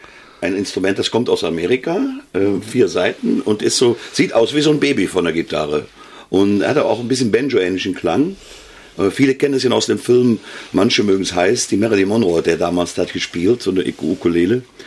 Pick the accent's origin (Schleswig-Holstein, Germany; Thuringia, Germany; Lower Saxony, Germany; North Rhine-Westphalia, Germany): North Rhine-Westphalia, Germany; Cologne; Wir wären als Kölsche froh, wenn wir da stünden.